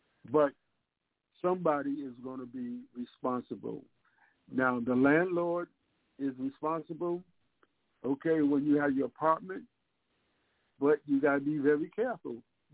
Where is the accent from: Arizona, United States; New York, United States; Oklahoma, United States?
New York, United States; New York City; right now in Harlem, which that's where I'm from. I'm from East Harlem.